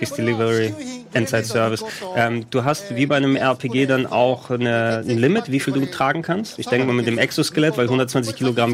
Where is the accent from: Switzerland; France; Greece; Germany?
Greece; Central Macedonia; in der Nähe von Thessaloniki, wo ich herkomme